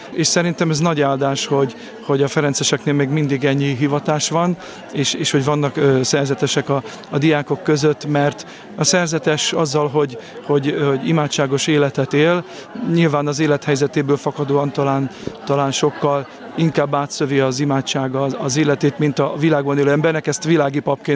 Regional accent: Szabolcs-Szatmár-Bereg, Hungary; also born or lived in Budapest; mert Szabolcsinak vallom magam, de születésileg budapesti vagyok, és jól eligazodom a városban, és a szórványban is

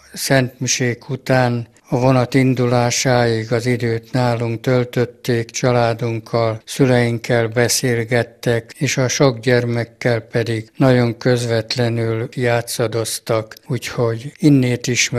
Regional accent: Boldogháza, Jász-Nagykun-Szolnok, Hungary; born there; Hát Boldogházán születtem 1930. március 9-én. Ez a kis település közigazgatásilag Jászberényhez tartozott.

